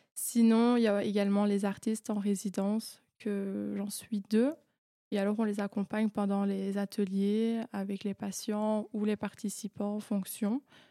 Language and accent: French; Liège, Wallonia, Belgium; Alors moi, j'ai 20 ans et je viens de Liège, à la frontière avec les Pays-Bas.